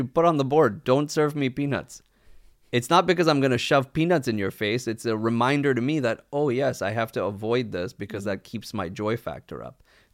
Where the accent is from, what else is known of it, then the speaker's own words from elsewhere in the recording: Galway, Connacht, Ireland; I'm from Galway.